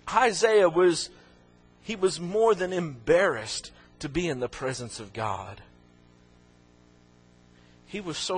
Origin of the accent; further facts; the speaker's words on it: Oklahoma, United States; I'm from Oklahoma. You know, Oklahoma is okay.